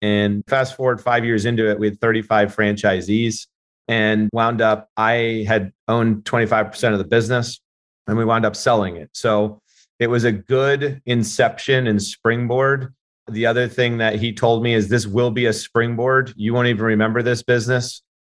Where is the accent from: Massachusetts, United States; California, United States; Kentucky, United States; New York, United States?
New York, United States; And then they were from Baltimore. I'm from New York.